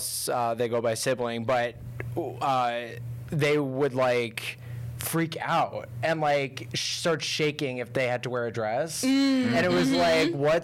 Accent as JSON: {"language": "English", "region": "New York", "country": "United States", "said": "I'm from Long Island."}